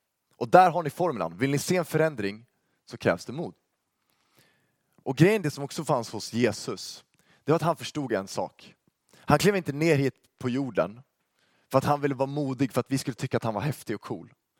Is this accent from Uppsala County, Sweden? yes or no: yes; Uppsala, Uppsala County, Sweden; typ där jag kommer från, Uppsala.